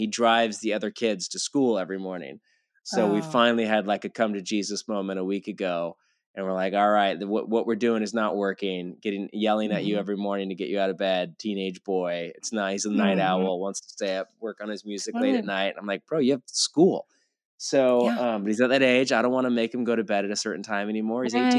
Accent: California, United States; And I knew I'm from California, and I'd always kind of dreamed of, whenever my time was done pastoring in Bridgetown, of coming back here eventually for the second half.

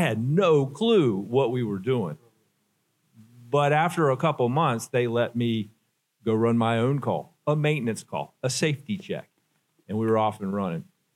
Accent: the South, United States; I come from the South, and my mama, she was just a Southern lady.

